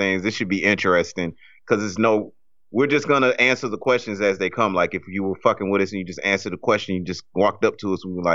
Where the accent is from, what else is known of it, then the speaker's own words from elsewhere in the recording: Las Vegas, Nevada, United States; I'm from Las Vegas.